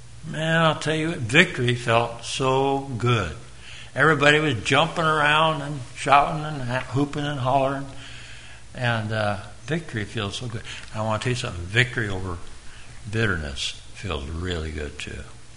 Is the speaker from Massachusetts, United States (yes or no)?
no; Kelso, Washington, United States; I grew up in Kelso and I was very loyal.